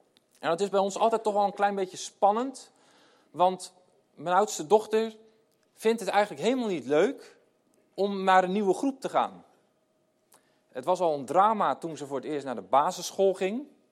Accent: Dordrecht, South Holland, Netherlands; ik kom uit Dordrecht.

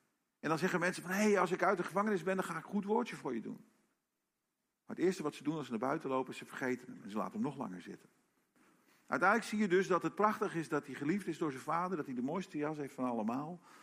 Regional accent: Brazil; now in Netherlands; Voor degene die dat niet weet, ik ben opgegroeid in Brazilië.

